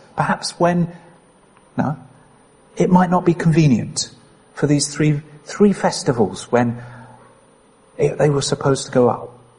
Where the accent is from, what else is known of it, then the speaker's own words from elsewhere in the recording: Penrith, North West England, United Kingdom; I said, I'm from Penrith. That's the identity I wanted.